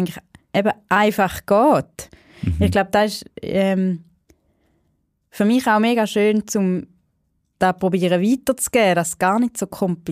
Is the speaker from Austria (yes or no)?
no; Schaffhausen, Switzerland; bei uns in Schaffhausen sagt man dünne